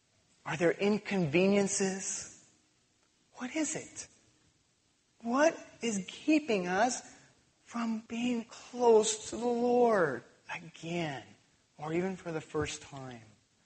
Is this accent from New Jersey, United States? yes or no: no; California, United States; I'm from California. We used to do that a lot.